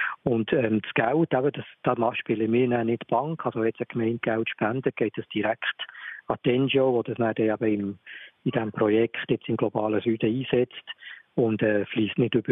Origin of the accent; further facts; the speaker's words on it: Switzerland; Aber über das Jahr gesehen wird so zukünftig genügend Wasser haben bei uns in der Schweiz.